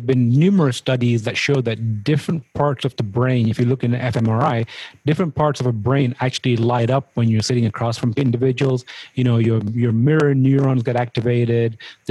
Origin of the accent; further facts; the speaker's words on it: London, United Kingdom; it's led back to the answer that I grew up in Southeast London, and I didn't have a strong support community.